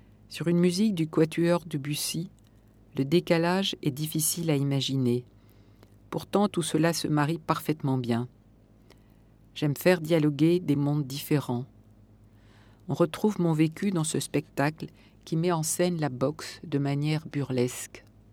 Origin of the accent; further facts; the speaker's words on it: Bourgogne-Franche-Comté, France; born there; Je suis née en Bourgogne, et cette région de nourriture, de parfum, m'a nourrie.